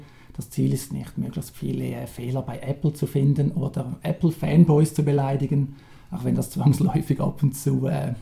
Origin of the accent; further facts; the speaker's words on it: Switzerland; wie man hört, ich bin Schweizer, wohne hier ganz in der Nähe, ebenfalls im Kanton Zürich